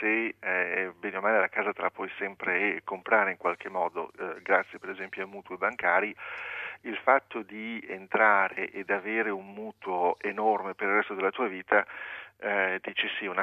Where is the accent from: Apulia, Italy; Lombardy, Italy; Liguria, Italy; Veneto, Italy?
Liguria, Italy; Poi lo chiedete a me, io sono ligure